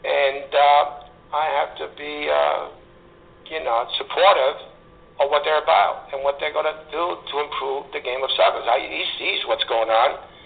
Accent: Bronx, New York, United States; They know I'm a local guy. They know I grew up in the Bronx like you

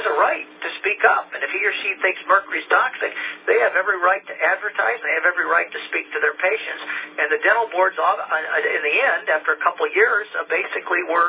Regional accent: Ohio, United States; I grew up in Ohio, and then there was a point nobody could swim in Lake Erie because it was so polluted.

